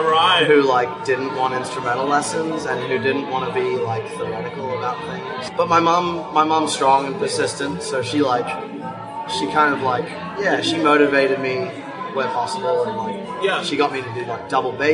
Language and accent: English; Singapore; also born or lived in Perth, Australia; I grew up in Singapore, in Southeast Asia.